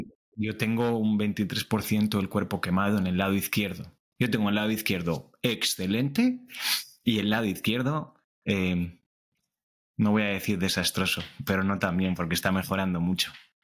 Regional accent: Vancouver, British Columbia, Canada; me trasladaron a Vancouver, que es de donde yo soy.

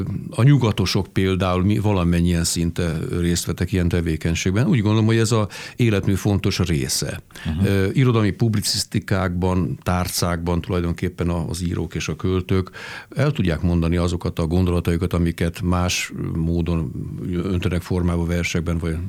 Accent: Vál, Fejér, Hungary; born there; Mint ahogy én, mint festő is itt születtem, és nem is akarok kilépni ebből a légkörből.

